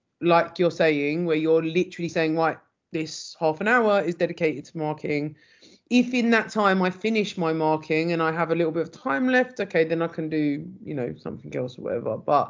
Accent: United Kingdom; as British people

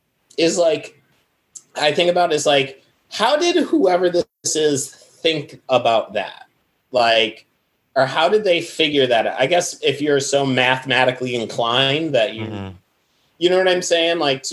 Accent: Binghamton, New York, United States; And, you know, look, I'm an upstate New Yorker. I'm from Binghamton.

